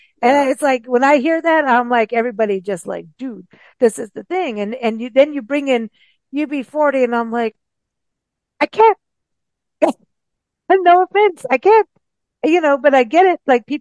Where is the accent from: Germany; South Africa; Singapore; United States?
South Africa; also born or lived in Kenya; I grew up in South Africa and Kenya.